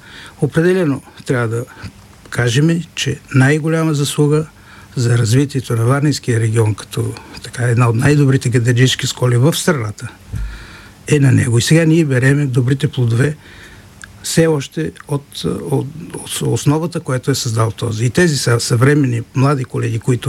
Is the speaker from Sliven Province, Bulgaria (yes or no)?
yes; Kotel, Sliven Province, Bulgaria; also born or lived in Plovdiv / Varna; Ние израснахме заедно в Котел, след това в Пловдив, по-късно във Варна. Аз съм от 79-та година